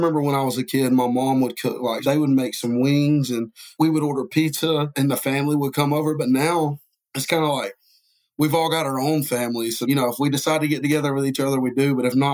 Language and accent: English; Georgia, United States; I'm from Polk County, Georgia. So the next city over, which is Cedartown, Georgia, that's where Nick Chubb is from.